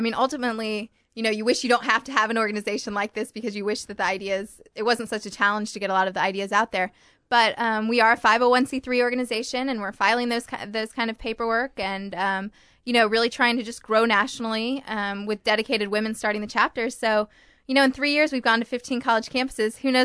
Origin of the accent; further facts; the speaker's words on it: Indianapolis, Indiana, United States; I'm from Indianapolis, obviously.